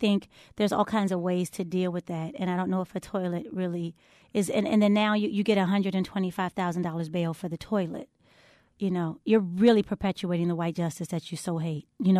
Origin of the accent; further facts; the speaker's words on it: Baltimore, Maryland, United States; Right, and those I'm from West Baltimore.